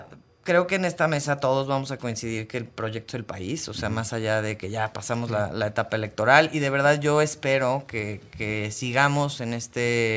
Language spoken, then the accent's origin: Spanish; Mexico City, Mexico; sobre todo para quienes somos chilangos y chilangas